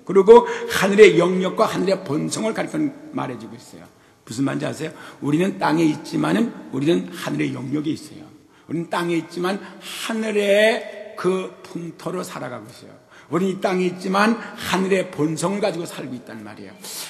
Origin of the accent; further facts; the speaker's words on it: South Korea; 분명히 내가 한국 사람이고 한국에 있는데 일본 시민권자야 우리가. 일본의 영역에 살고 있었다 이 말이에요.